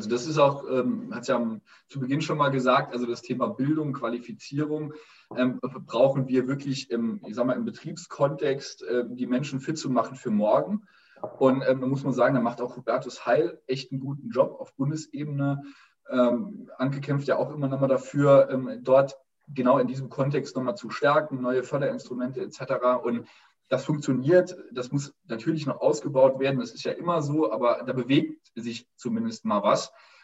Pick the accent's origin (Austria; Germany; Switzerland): Germany; Wadgassen, Saarland; Ich komme aus Wattgassen